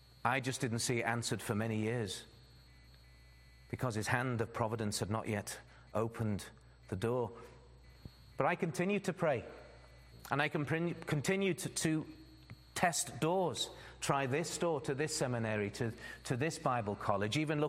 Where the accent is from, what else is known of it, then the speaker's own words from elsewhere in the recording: Liverpool, North West England, United Kingdom; now in Netherlands; Growing up in Liverpool, I mean.